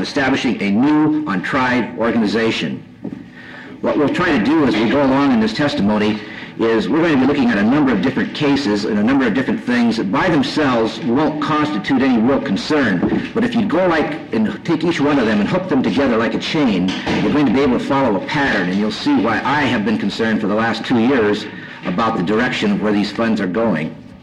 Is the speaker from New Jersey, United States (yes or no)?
no; Anchorage, Alaska, United States; I'm from Anchorage, Alaska. I've been a resident up here since 1966.